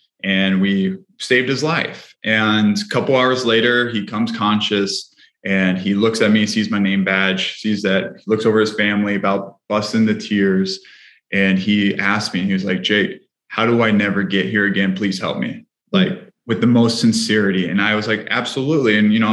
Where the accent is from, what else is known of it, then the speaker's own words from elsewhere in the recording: Hawaii, United States; I was the youngest of three, grew up in Hawaii ever since I was 6 years old